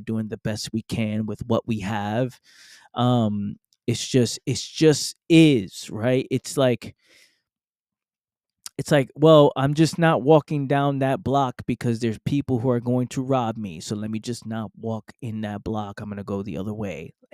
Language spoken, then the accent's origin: English; New York City, New York, United States; born and raised in the Bronx. Born and raised in the Bronx, New York.